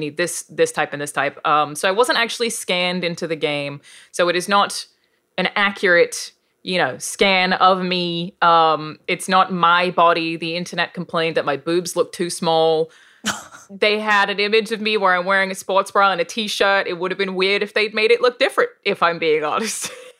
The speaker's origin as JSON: {"language": "English", "country": "Australia", "accent": "Australian", "said": "it also has the context of it being my actual accent, being an Australian accent"}